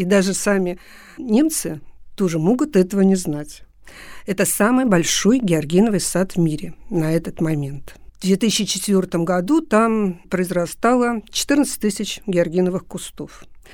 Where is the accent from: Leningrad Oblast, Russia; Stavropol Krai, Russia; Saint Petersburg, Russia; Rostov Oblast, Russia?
Saint Petersburg, Russia; Я ленинградка, и поэтому все, что связано с нашим городом, мне интересно и дорого.